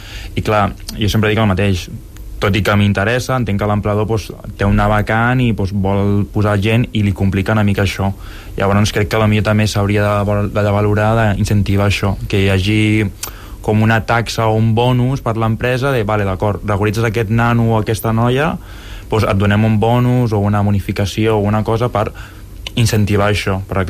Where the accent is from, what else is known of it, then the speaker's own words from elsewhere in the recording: Tortosa, Catalonia, Spain; Llavors, jo, per l'estat, és com si és equatorià. Quan jo he nascut a Tortosa, he estudiat la primària aquí, el jardí d'infància, l'ESO, el grau mitjà, tot, ho he fet tot aquí